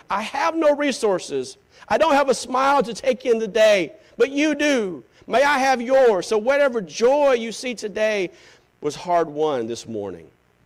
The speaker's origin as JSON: {"language": "English", "town": "Taylors", "region": "South Carolina", "country": "United States", "tie": "born or raised there", "said": "Growing up in Taylor, South Carolina, I thought salvation come by just being a good old Baptist."}